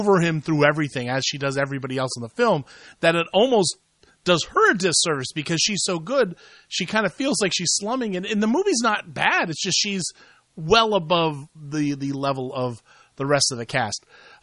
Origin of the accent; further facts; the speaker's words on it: Columbus, Ohio, United States; I think this weekend it is at my hometown theater, the Gateway Film Center in Columbus, Ohio.